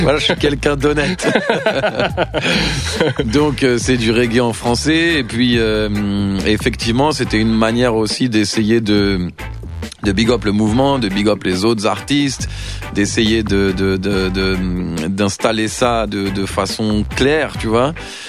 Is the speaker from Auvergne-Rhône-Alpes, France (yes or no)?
no; Paris, Île-de-France, France; je suis né à Paris, j'ai grandi ici, j'étais à l'école en France et tout. Et donc, en fait, je suis français, même d'origine marocaine